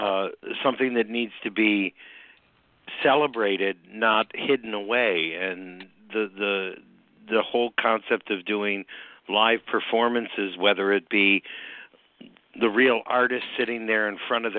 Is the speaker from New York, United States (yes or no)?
yes; New York, United States; And it reminds me of growing up in New York, where the community was always out.